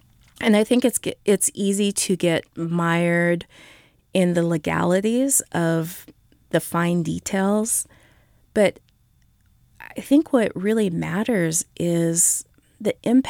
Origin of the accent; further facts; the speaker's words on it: Seattle, Washington, United States; You know, growing up in Seattle, we're a very middle-of-the-road weather people.